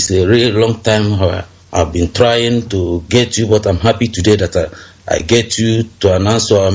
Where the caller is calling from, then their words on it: Vienna, Austria; I'm calling from Vienna, Austria.